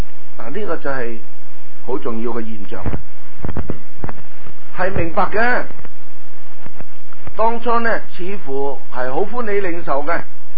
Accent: China; 我哋中国人都用噶

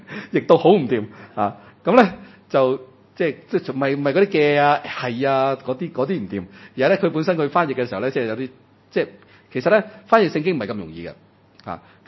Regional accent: China; 因為我哋本身係中國人啦

